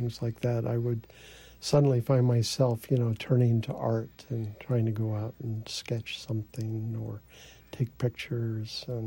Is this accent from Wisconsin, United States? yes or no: no; New Orleans, Louisiana, United States; I collected bugs and snakes as a kid growing up in New Orleans